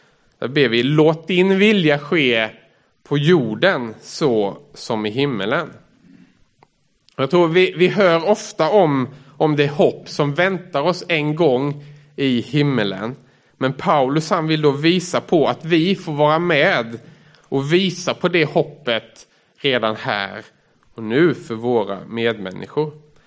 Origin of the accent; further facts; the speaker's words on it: Sweden; also born or lived in abroad; annat som man kan identifiera sig med som svensk är att, i alla fall som man hör från andra som kommer till Sverige, det är att vi står gärna i kö, vi kommer i tid och vi har alltid bilbälte och sådär. Jag har bott utomlands i flera omgångar